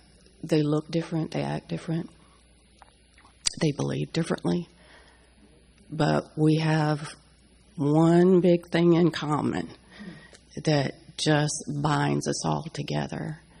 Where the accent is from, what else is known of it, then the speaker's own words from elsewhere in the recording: Tennessee, United States; from Tennessee.